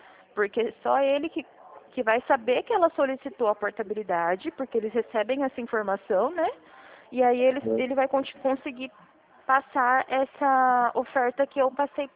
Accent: Presidente Prudente, São Paulo, Brazil; Não, eu sou de Presidente Prudente.

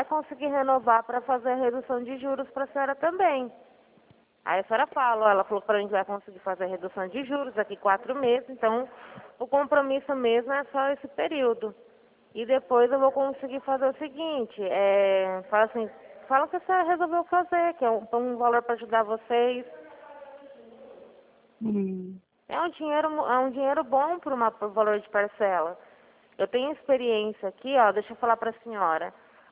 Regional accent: Penápolis, São Paulo, Brazil; now in Araçatuba, Brazil; eu era de Penápolis, era mais perto da senhora aí. Agora eu tô morando aqui em Araçatuba.

